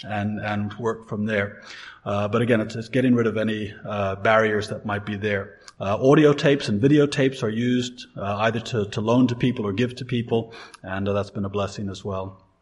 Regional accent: United States; I know that when I go to people, they know I'm an American. People in America don't think I sound so American, but people in Ireland think I sound very American.

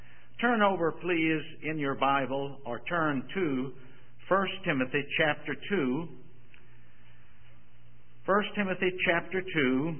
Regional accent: Richmond, Virginia, United States; She's from Harrisonburg, Virginia. I'm from Richmond, Virginia.

